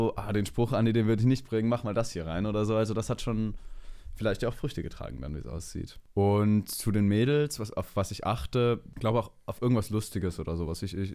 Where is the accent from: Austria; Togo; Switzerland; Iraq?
Austria; now in Berlin, Germany; Also ich bin ursprünglich aus Österreich und komme da aus einem ganz kleinen Dorf und habe da auch sehr lange gelebt und irgendwann dann mal in ein paar anderen Städten gewohnt, die ein bisschen größer sind.